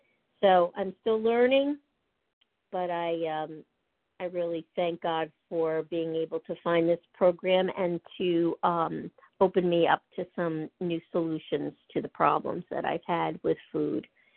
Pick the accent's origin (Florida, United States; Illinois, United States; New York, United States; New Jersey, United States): New Jersey, United States; I'm from New Jersey.